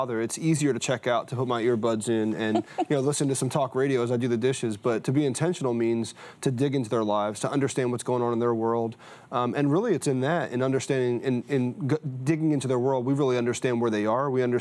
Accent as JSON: {"language": "English", "region": "New Jersey", "country": "United States", "tie": "born or raised there", "said": "I was raised in South Jersey in a very rural community, and my mom is German, my dad is African American"}